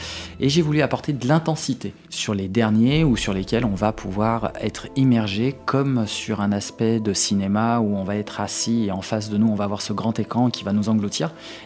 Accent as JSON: {"language": "French", "town": "Villefranche-sur-Saône", "region": "Auvergne-Rhône-Alpes", "country": "France", "tie": "born or raised there", "said": "Eh bien, je suis né en Calade. J'ai vécu toute ma vie en Calade. J'ai fini mes études sur Lyon. Et ensuite, j'ai travaillé et je travaille encore d'ailleurs sur la région caladoise."}